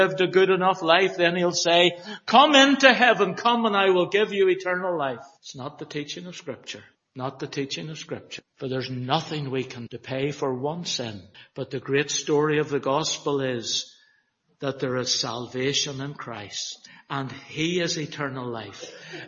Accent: Northern Ireland, United Kingdom; Is our fellowship because we're from Northern Ireland?

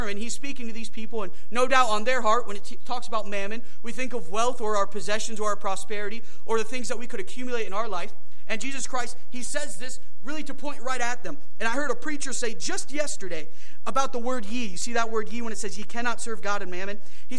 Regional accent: the North, United States; talk about how because I'm from the North, I never thought I'd date or marry somebody that's from the South.

